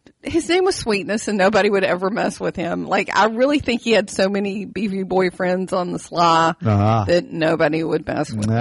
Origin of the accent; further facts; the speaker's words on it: West Virginia, United States; My hometown is small. Very small town. Southern West Virginia.